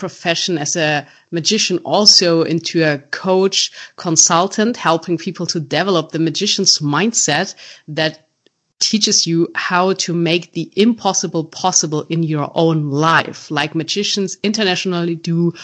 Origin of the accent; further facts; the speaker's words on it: Munich, Bavaria, Germany; So, as you know, I'm from Germany, Munich, and I'm a professional magician.